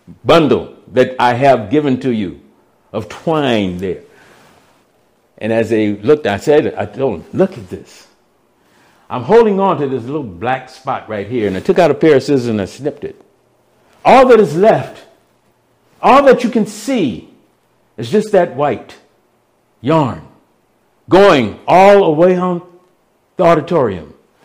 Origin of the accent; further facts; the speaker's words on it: the South, United States; I grew up in the South.